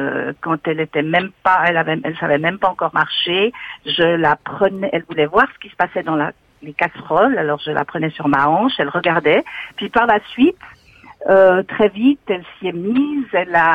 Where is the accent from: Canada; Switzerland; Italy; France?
Switzerland; born there; J'ai moi-même 75 ans, je suis née en Suisse.